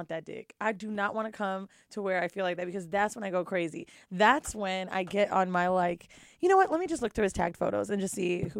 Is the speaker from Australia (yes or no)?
no; Pakistan; I'm Pakistani.